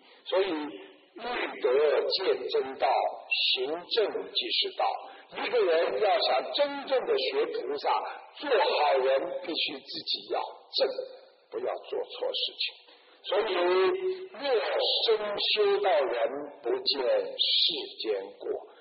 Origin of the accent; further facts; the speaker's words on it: China; 你看，这就是我们中国人的智慧